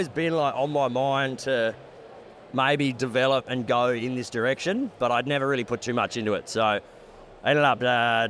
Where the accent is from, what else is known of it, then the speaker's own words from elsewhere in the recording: Outback, Australia; I'm from Outback Australia originally. Parents were open miners out of Minterby.